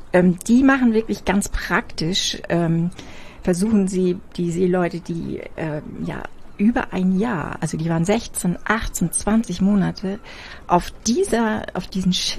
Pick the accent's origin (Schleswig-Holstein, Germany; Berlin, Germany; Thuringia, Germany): Schleswig-Holstein, Germany; Wesselburen; Na, ich bin ja ein Küstenmensch. Ich komme ja aus Wesselburen, also bin in Büsum zur Schule gegangen